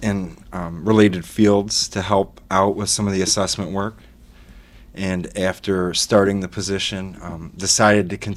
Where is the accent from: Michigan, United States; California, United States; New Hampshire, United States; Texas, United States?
Michigan, United States; Wyandotte; also born or lived in Dearborn; I was born in Dearborn, Michigan, and eventually grew up in Wyandotte.